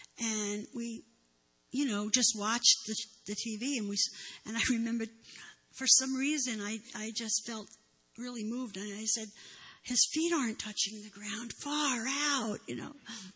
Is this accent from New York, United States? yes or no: yes; Brooklyn, New York, United States; born there; I was born in Brooklyn, New York.